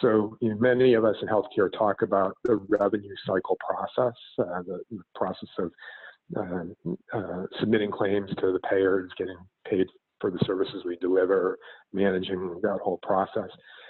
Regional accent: United States; but I'm American.

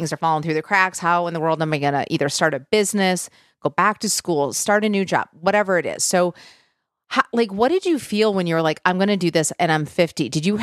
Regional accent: Michigan, United States; now in Nashville, United States; I'm originally from Michigan, so I get it. I'm in Nashville

